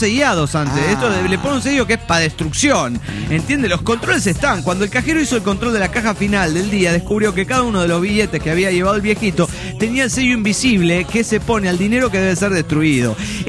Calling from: Dallas, Texas, United States; de Dallas, Texas.

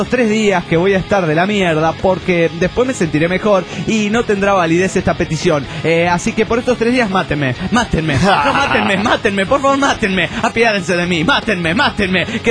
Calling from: Cochabamba, Bolivia; de Cochabamba, Bolivia.

